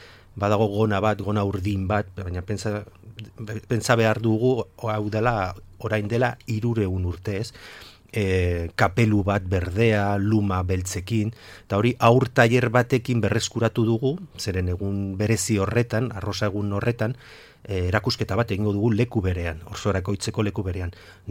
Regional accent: Artazu, Navarre, Spain; gure armarri guztiak … armarria dira, eta gu gara, Artazuko kasi guztiok … gara apelliduan

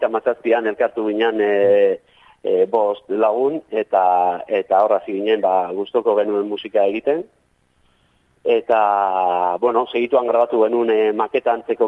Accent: Pasaia, Basque Country, Spain; Bai, ni pasaitarra naiz

